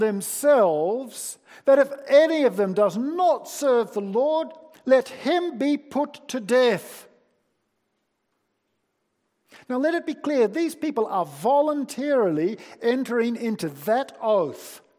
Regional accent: New Zealand; I grew up myself in New Zealand where certain philosophies were forbidden.

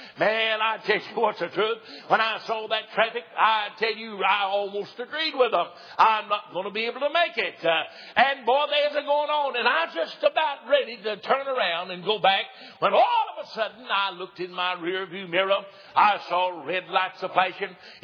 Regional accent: Tennessee, United States; I was born and reared in East Tennessee

